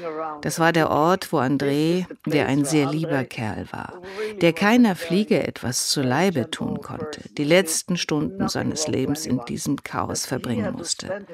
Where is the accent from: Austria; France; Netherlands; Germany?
Netherlands; Und ich komme ursprünglich aus den Niederlanden und meine Eltern und meine Geschwister leben noch immer dort.